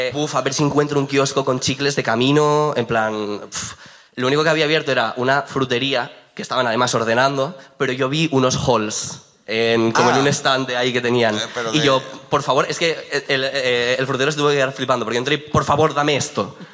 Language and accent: Spanish; Gijón, Asturias, Spain; como ya digo, soy de Gijón y dije, voy con el coche